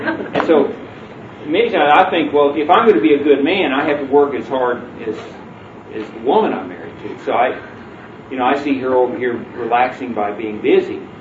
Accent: United States; As an American and as a farmer, I was taught how to work.

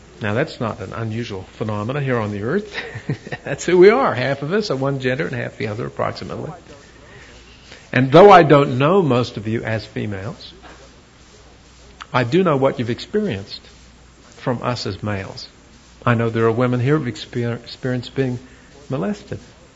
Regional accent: New Zealand; I'm a New Zealander, and I am a WASP, a white Anglo-Saxon Protestant male on top

